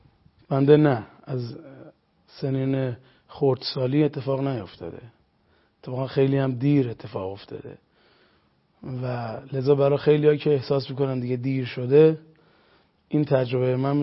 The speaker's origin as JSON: {"language": "Persian", "region": "Qom", "country": "Iran", "tie": "born or raised there", "said": "اصالتاً هم اهل قم هستم. متولد قم هستم."}